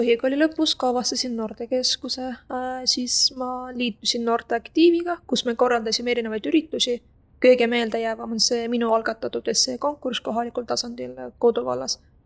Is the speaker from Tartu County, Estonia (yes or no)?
yes; Tartu, Tartu County, Estonia; tulen Tartust, hetkel õpin õpetajaks ülikoolis